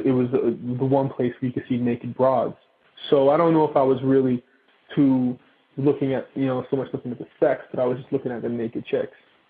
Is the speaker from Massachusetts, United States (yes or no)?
yes; Boston, Massachusetts, United States; I mean, when I was a kid, I mean, you know, growing up in Boston, having access to porn was not the easiest thing.